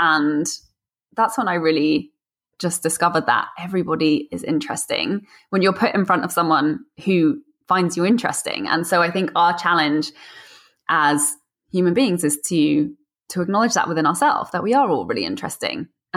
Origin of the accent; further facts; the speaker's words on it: South East England, United Kingdom; So I grew up just outside of London, and the theater in that part of the world is just incredible.